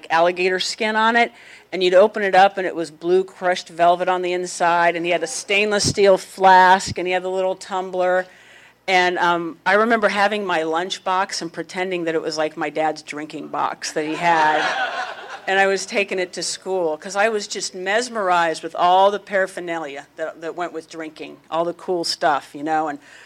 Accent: West Jordan, Utah, United States; also born or lived in Colorado / Scottsdale, Arizona; I was born in Colorado. We lived in Amarillo for a very brief time, and then we left really fast. And then we moved back to Colorado and lived there, did most of my growing up in Utah, in West Jordan

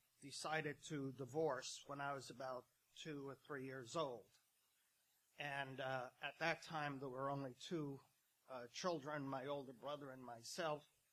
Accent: Brooklyn, New York, United States; And I grew up in Brooklyn, New York, and I am CIA, Catholic Irish alcoholic.

